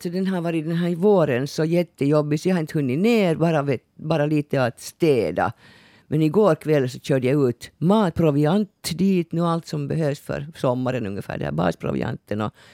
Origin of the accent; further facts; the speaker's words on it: Porvoo, Uusimaa, Finland; liksom inte säga just då att jag är från Borgo.